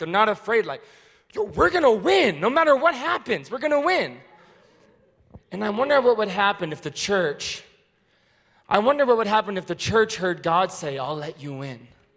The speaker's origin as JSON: {"language": "English", "town": "Seattle", "region": "Washington", "country": "United States", "tie": "born there", "said": "So I'm a huge Seahawks fan. I was born in Seattle."}